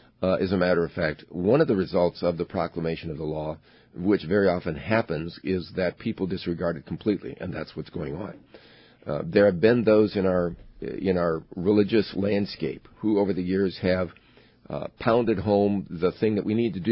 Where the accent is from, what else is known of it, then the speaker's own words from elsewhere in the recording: Chicago, Illinois, United States; So I grew up in South Chicago, same thing.